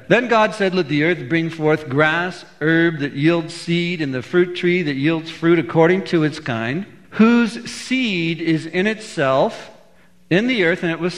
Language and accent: English; California, United States; When I was a kid growing up in Orange County, out in California, it was called that because here was this little town called Anaheim, about 70,000 people